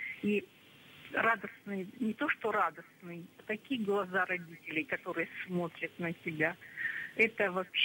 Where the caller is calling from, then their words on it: Vladikavkaz, North Ossetia–Alania, Russia; Я вам звоню из Владикавказа, Северная Осетия, Алания.